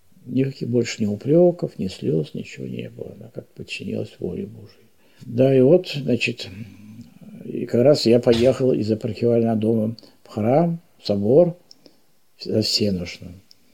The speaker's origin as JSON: {"language": "Russian", "town": "Yaroslavl", "region": "Yaroslavl Oblast", "country": "Russia", "said": "Поскольку я ярославец, я поехал в Ярославль"}